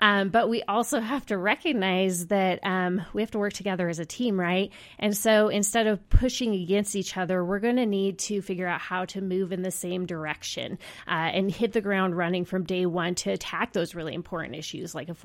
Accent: Oregon, United States; I'm a proud Deschutes County resident. Born and raised in Oregon.

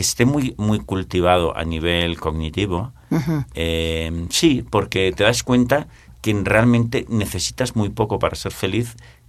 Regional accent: Barcelona, Catalonia, Spain; soy español, de Barcelona, estudié en la Universidad de Barcelona.

